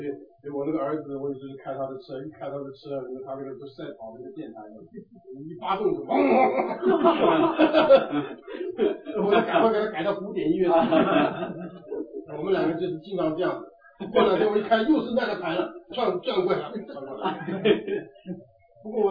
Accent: China; 我们中国人唱诗歌呢，就差这个黄梅调还没进来。

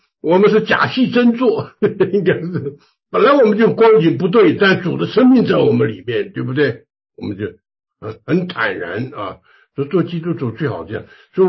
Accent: China; 我们中国人常常讲吃人的嘴软了

